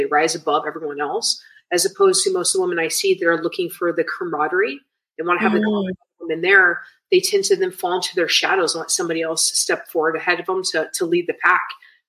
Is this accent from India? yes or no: no; Japan; like I grew up in Japan and, you know, as an American child, but ethnic wise, like Lebanese and Irish, I didn't really have identities within Japan.